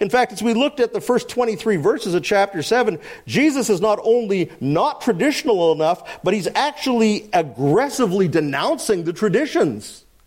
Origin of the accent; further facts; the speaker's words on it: Winnipeg, Manitoba, Canada; now in British Columbia, Canada; being in BC, we don't have a whole lot of frosted windows, but I grew up in Winnipeg